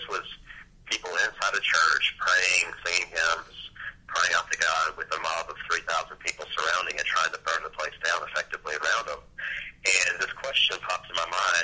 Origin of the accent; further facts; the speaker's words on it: Tekin, Mississippi, United States; And I grew up in South Mississippi, a little town called Tekin.